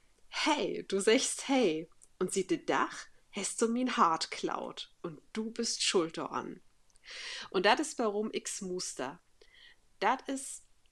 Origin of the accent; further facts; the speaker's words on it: Lower Saxony, Germany; accent: Eastphalian; Also sag ich zumindest in meinen ostfälischen Dialekt.